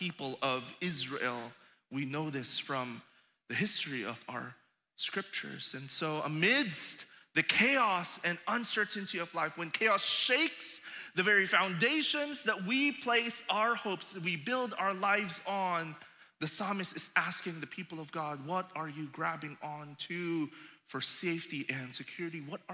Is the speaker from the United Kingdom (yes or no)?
no; Philippines; in my home country, the Philippines